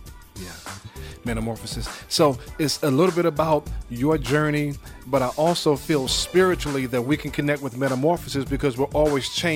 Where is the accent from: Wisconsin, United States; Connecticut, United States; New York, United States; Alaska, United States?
New York, United States; Brooklyn; I'm originally from Brooklyn, New York.